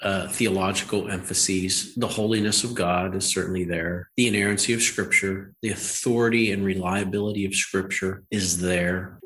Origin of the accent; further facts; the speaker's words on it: Pennsylvania, United States; accent: Western Pennsylvania; So I grew up in Western Pennsylvania. Wow. I speak with the Western Pennsylvania accent. You know, I've got the dialect.